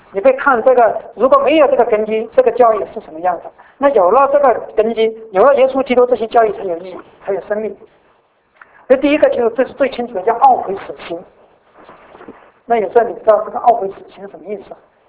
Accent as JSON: {"language": "Chinese", "region": "Sichuan", "country": "China", "accent": "Sichuanese", "said": "就我们四川话一句话很实的一句话"}